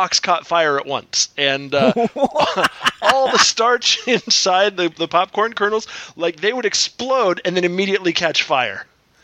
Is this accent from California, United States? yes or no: yes; San Diego, California, United States; when I was growing up in San Diego, tiny, tiny, tiny kitchen, like a closet-sized kitchen.